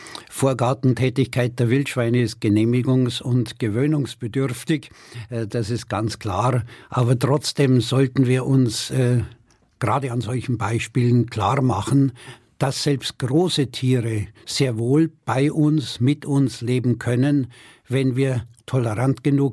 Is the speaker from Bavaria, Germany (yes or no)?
yes; Munich, Bavaria, Germany; und ich betone damit Nachdruck als Münchner